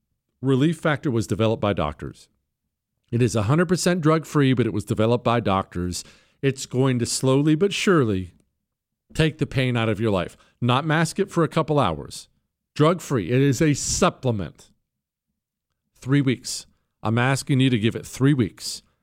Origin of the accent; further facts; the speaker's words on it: Montana, United States; So I grew up outdoors in Montana.